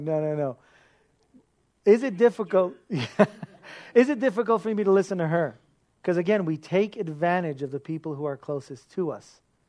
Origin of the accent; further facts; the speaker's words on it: United States; Even though I grew up in America, we are Americans, but not.